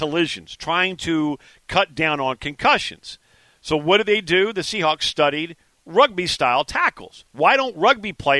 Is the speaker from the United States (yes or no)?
yes; Louisiana, United States; Hey, I'm from Louisiana, man. I believe in that hoodoo voodoo.